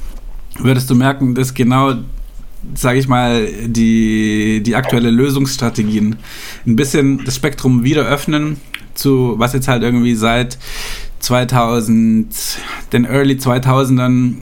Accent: Ravensburg, Baden-Württemberg, Germany; wir kommen ja aus, also … wir kommen aus Ravensburg ursprünglich

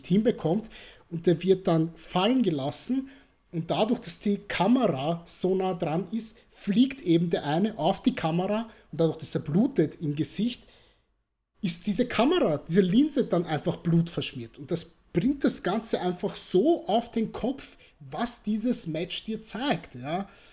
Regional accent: Austria; als Patriot, als Österreicherin

